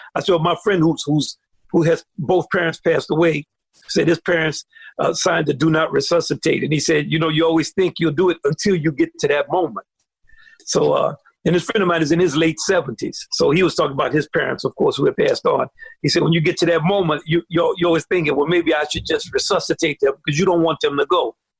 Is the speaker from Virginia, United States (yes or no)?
no; Kenner, Louisiana, United States; So we grew up in Kenner, which was really segregated.